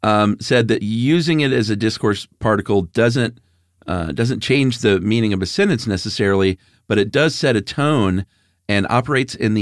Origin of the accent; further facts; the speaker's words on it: Russia; English is a second language; I am from Russia.